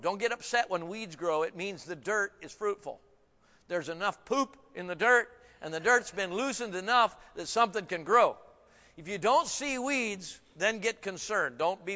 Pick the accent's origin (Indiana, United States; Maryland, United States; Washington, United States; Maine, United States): Washington, United States; I come from Northwest Washington area, so most everybody is the left.